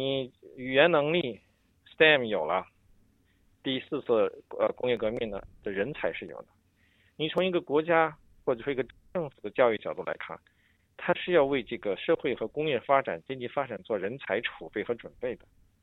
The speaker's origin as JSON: {"language": "Chinese", "country": "Hong Kong", "said": "我是一个来自香港的教授"}